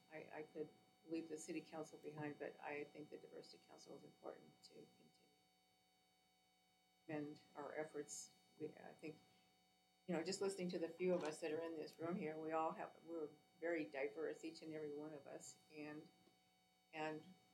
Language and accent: English; Fairbanks, Alaska, United States; I was born and raised here in Fairbanks over at Denali State Bank, which used to be the hospital.